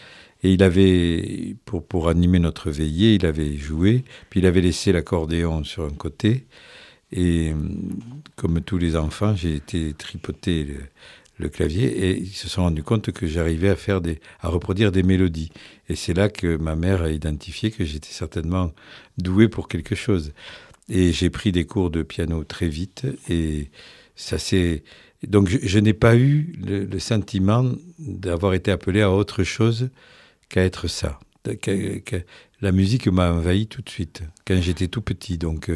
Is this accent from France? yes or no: yes; Southern France, France; Il y a un côté troubadour, effectivement, puisque je suis du Midi